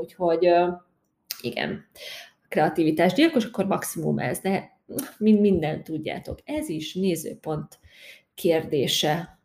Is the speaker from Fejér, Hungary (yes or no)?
no; Tatabánya, Komárom-Esztergom, Hungary; Én ugye tatabányai vagyok